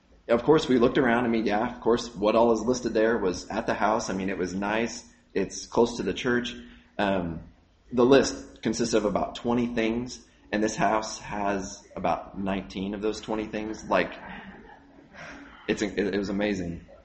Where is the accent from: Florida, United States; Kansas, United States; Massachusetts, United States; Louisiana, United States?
Kansas, United States; Colwich; And, you know, I didn't grow up there. I grew up in Colwich and spent a lot of time with my grandparents on the farm.